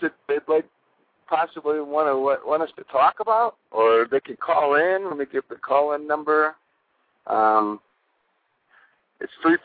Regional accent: Ohio, United States; Well, I am originally from Ohio, man, so. You know, that dry humor, unfortunately, is infectious.

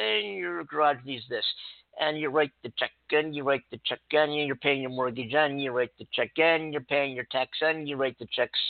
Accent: East Coast, United States; also born or lived in New York City; now in California, United States

